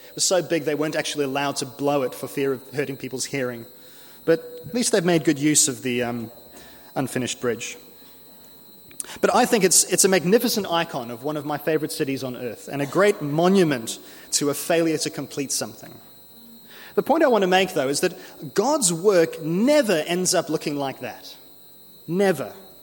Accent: Cape Town, Western Cape, South Africa; Now, I come from Cape Town in South Africa, and in my home city

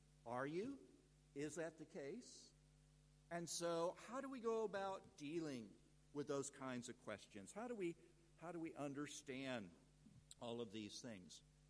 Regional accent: the South, United States; now in Australia; It's still a bit staggering for me as an American coming from the South, from the Bible Belt

